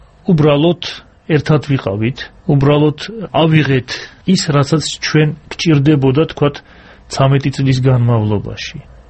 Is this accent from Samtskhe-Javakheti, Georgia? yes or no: yes; Akhaltsikhe, Samtskhe-Javakheti, Georgia; მეც ახალციხელი ვარ, იქ დავიბადე და გავზდი